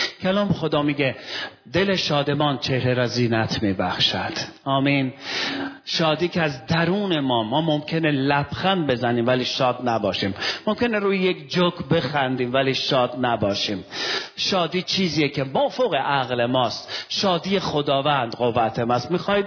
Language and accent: Persian; Iran; میدونید من به عنوان یک ایرانی همیشه همکاری میکردم در ارمنستان.